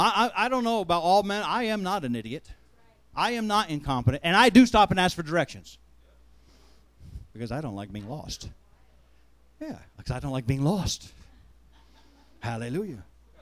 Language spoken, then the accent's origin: English; Pennsylvania, United States; Here I am from Pennsylvania, surrounded by New Jerseyites.